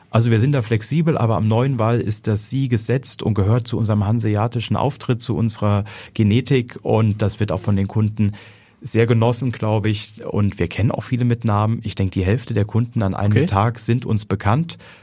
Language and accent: German; Thuringia, Germany; moved away as an adult; also born or lived in Heidelberg / Paris / Berlin; now in Hamburg, Germany; Ich bin in Thüringen aufgewachsen, bin dann dort aber mit 18 Jahren weggezogen zum Studium nach Heidelberg, nach Paris, habe dann mehr oder weniger 10 Jahre in Berlin gelebt und dann hatte ich die Gnade des Schicksals, nach Hamburg gerufen zu werden